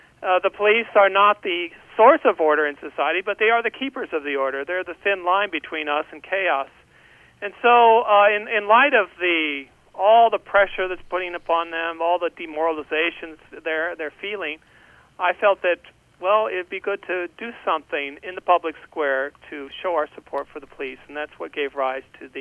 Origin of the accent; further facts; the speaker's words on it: Kansas City, Kansas, United States; I'm a baby boomer, a cradle Catholic, born and raised in Kansas City, Kansas. Went to University of Kansas for a couple years